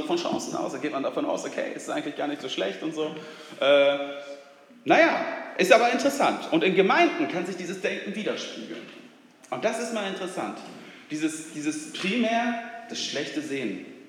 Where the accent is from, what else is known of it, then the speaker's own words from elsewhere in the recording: Germany; Wir Deutschen, also ich sage jetzt mal, wir Deutschen, ich bin ja hier aufgewachsen, ne? Also ich bin ja mehr Deutscher als Schwede, auch wenn mein Pass was anderes aussagt.